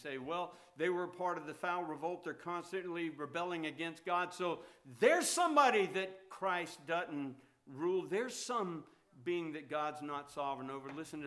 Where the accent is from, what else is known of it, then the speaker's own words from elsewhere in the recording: Plant City, Florida, United States; I grew up in Plant City, Florida. It's a lot smaller than it is now.